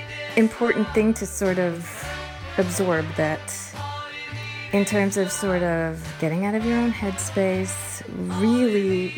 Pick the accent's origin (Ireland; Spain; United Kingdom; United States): United States; Portsmouth, Rhode Island; We're all from Portsmouth. We're all from this very small space that everyone is really up in each other's business.